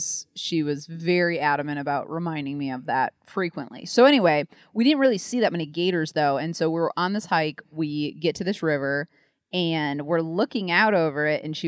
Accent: Michigan, United States; We're born and raised in Michigan, and Court has never really left Michigan.

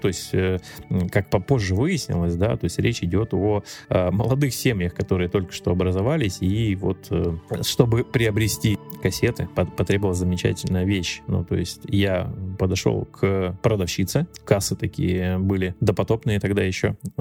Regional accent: Primorsky Krai, Russia; в провинции, я там из Приморского края родом

